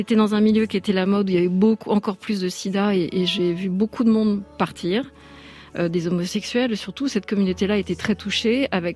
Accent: Paris, Île-de-France, France; je venais de Paris déjà, j'avais été armée, peut-être parce que c'était ma ville et que j'avais ma famille derrière

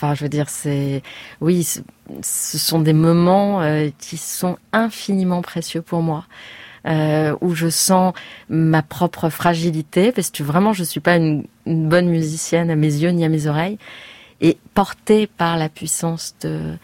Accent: Nice, Provence-Alpes-Côte d'Azur, France; Plusieurs journalistes m'ont demandé des réactions parce qu'ils savaient que je venais de Nice

